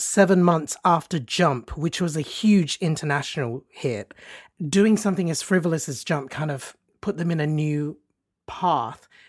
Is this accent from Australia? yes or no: yes; Australia; Of course, we got to give our Aussies a shout out. I'm from Down Under.